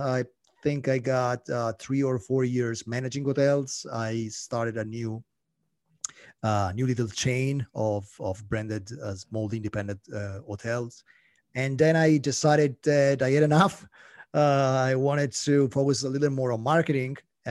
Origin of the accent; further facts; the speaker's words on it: Italy; English is a second language; No, I'm Italian.